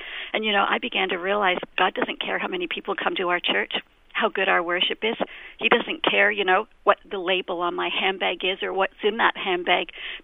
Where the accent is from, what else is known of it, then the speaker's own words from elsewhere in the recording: Canada; I'm a Canadian girl.